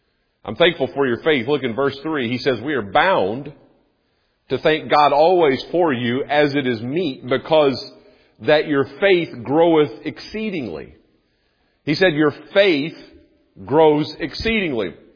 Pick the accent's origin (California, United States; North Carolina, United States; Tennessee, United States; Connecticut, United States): North Carolina, United States; I grew up in North Carolina. I never was north of Baltimore, Maryland until I was in college.